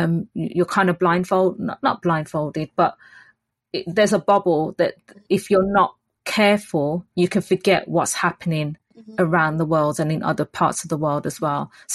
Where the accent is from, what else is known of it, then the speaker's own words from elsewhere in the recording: Jamaica; also born or lived in United Kingdom; even though I'm British born, I grew up, spent quite a bit of years in Jamaica, being educated in Jamaica